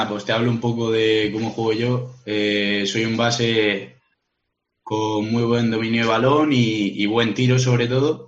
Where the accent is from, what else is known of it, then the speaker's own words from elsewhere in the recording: Cartagena, Region of Murcia, Spain; Sí, soy de Cartagena, de toda la vida. Nací aquí.